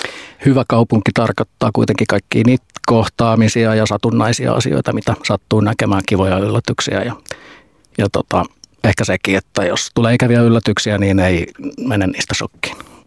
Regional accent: Helsinki, Uusimaa, Finland; Että se tulee niin kuin sellaisesta hyvästä turvallisesta lähiörakenteesta, jossa sain kasvaa silloin pienenä, kun koulun aloitin Myllypurossa.

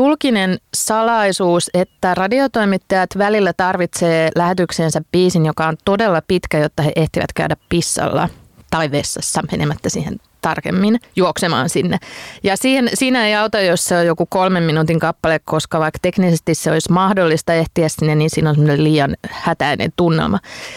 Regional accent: Tavastia Proper, Finland; Mä olen kantahämäläinen liikutukseni piilottelija

